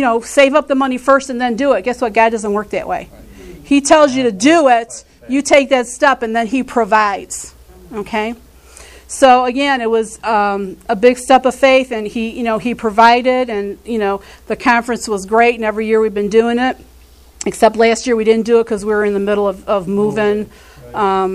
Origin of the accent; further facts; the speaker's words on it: Chicago, Illinois, United States; I mean, I've lived here my whole life. You know, I was born in Chicago, lived in Chicago my whole life. And, you know, I love Chicago.